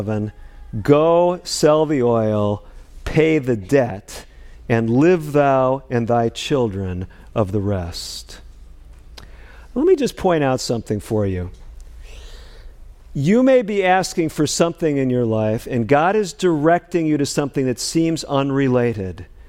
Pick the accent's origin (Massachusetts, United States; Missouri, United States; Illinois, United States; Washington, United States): Illinois, United States; Chicago; moved away; I came from the Midwest, so I'm actually ministering not all that far from where I lived. I grew up in the Chicago area. And came out to Southern California.